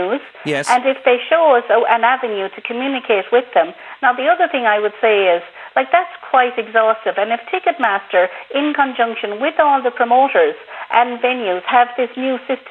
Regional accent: County Clare, Ireland; because I'm from Clare, I'd love to have gone to Limerick

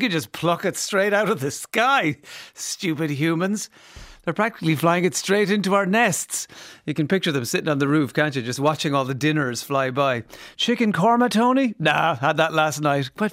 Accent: Limerick, Munster, Ireland; Despite growing up in Limerick surrounded by farms, I didn't really know anything about farming

